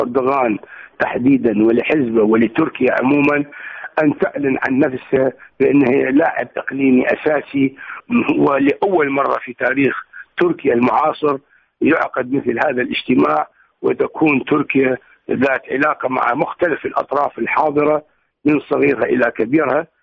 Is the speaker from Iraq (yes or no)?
yes; Iraq; احنا كعراقيين